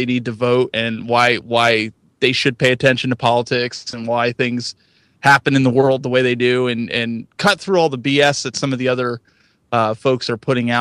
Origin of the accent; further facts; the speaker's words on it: Pennsylvania, United States; So I am from Western PA, so we like our guns out here, and we like to hunt, and we like to fish, and that sort of thing.